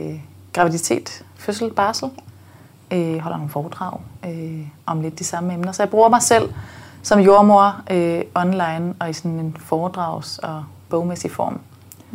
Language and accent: Danish; Region of Southern Denmark, Denmark; accent: South Jutlandic; Jeg snakker jo sønderjysk normalt.